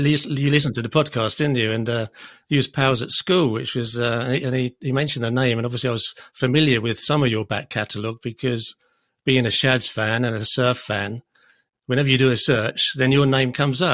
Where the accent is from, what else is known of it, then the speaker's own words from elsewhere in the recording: Colchester, East of England, United Kingdom; Yeah, I'm over near Colchester.